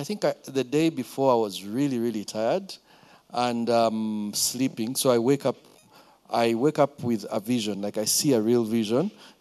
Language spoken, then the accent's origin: English; Kampala, Central Region, Uganda; English is a second language; When I was young, I grew up in Bukoto, Mulimira zone around there. So I used to walk to Nakasero Primary and back